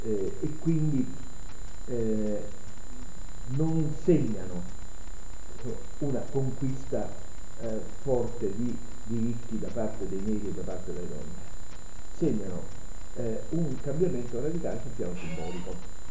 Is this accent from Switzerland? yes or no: no; Kentucky, United States; nel mio paesino del Kentucky Jackson è andato a dare solidarietà ai minatori bianchi, no?